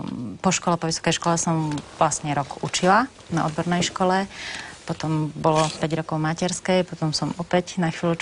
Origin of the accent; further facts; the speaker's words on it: Nižná, Žilina Region, Slovakia; Z Oravy, z Nižnej.